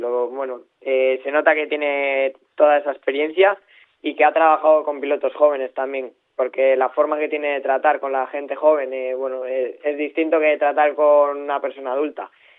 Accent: Spain; Sí, estos años ya nos estamos juntando muchos españoles

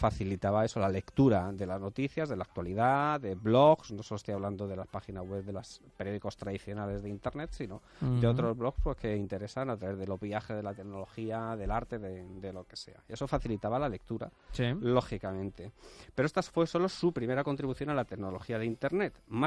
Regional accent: Spain; Pero yo creo que en España nos hemos olvidado de otra parte del arte muy importante

